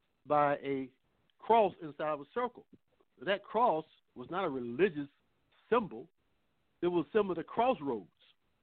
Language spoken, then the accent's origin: English; Winston-Salem, North Carolina, United States; I know Winston-Salem, North Carolina, my hometown, it was built up based on the tobacco industry, in particular R.J. Reynolds.